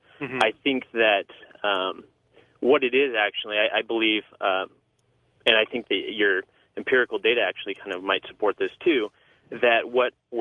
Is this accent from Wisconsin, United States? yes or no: no; Orange, California, United States; I'm from Orange.